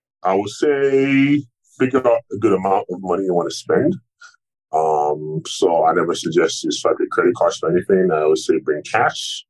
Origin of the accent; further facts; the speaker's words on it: Lagos, Nigeria; although I'm from Lagos, I'm not a fan of Lagos.